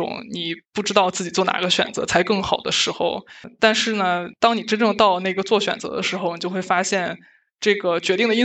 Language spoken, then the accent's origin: Chinese; China; 在我们作为中国人的话，就是毕竟确实英语可能是我们的第二语言